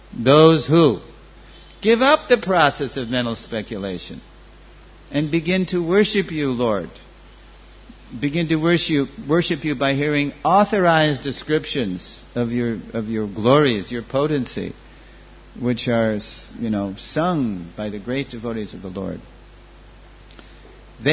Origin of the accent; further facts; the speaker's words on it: New York, United States; born there; accent: New York; I was born right near 26 Second Avenue. And my mother tongue is New York English. And that's hard to understand. I try not to speak New York English.